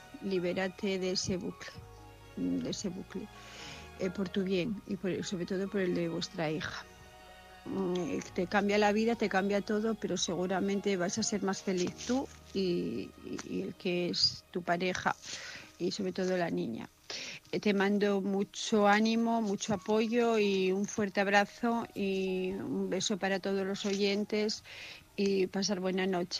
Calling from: Asturias, Spain; de Asturias y quería darle pues un ánimo

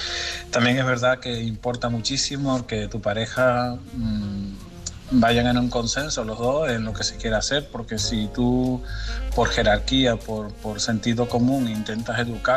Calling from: Tenerife, Canary Islands, Spain; de Tenerife.

